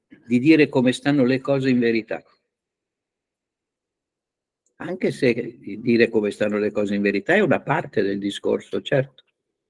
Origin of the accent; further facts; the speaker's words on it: Bologna, Emilia-Romagna, Italy; born there; io sono nato a Bologna